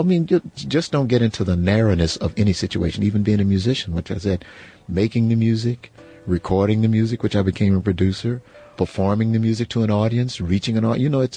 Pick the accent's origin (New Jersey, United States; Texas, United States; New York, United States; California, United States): Texas, United States; And growing up in Texas, you know, back in the day when it was supposed to be, you know, separate but equal